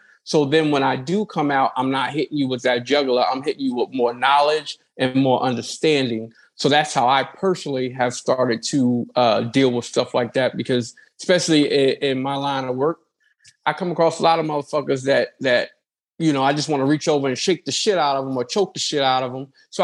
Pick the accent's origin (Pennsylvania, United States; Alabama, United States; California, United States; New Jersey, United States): New Jersey, United States; because I am from Jersey